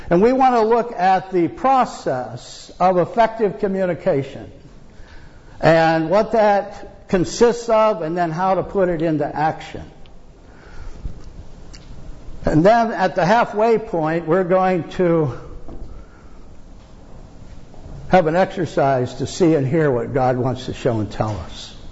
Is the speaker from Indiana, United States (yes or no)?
no; Liberty Center, Ohio, United States; I am from Ohio, a little village called Liberty Center, which is near Toledo.